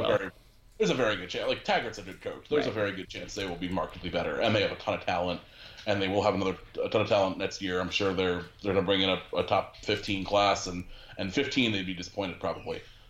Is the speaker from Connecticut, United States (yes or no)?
yes; Stamford, Connecticut, United States; I went to Half Full Brewery in my hometown of Stamford